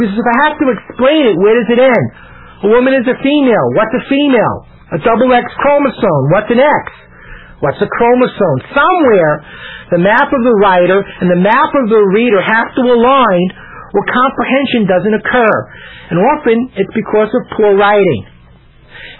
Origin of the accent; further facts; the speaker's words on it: Brooklyn, New York, United States; now in Texas, United States; Now, you might be surprised, because I'm from Texas, to learn that I'm not a native. I was originally from a place called Brooklyn. It's a place internationally renowned for people with good diction and keen intellect.